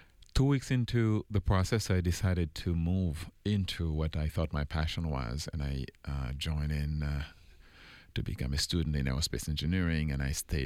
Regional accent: Haiti; I was born in Haiti, the poorest country on earth, with the most humble of beginnings, literally living in huts, living in a dirt floor, on a dirt floor house. Born in Haiti, I had six sisters, three younger and three older sisters.

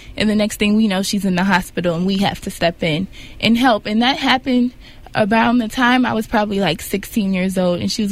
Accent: Detroit, Michigan, United States; I'm from Detroit, Michigan.

